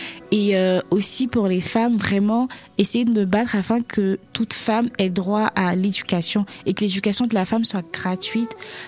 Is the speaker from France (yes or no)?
no; Côte d’Ivoire; Je suis originaire de la Côte d'Ivoire.